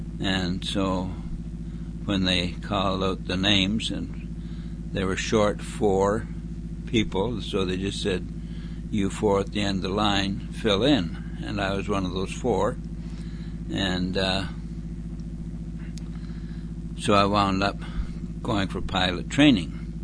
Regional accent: Bertel, Manitoba, Canada; born there; I was born in Bertel, Manitoba, Canada, on the 10th of August, 1921.

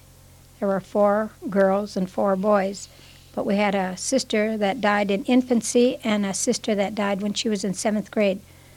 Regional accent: Morehead, Kentucky, United States; I lived in Morehead. I was born and raised in Morehead, went through grade school, high school, and college, and that was the first that I went away from Morehead. So I lived here about the first 20 years of my life.

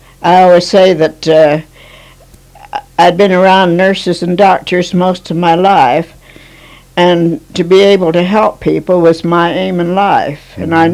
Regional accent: England, United Kingdom; born there; I was born in England, near London.

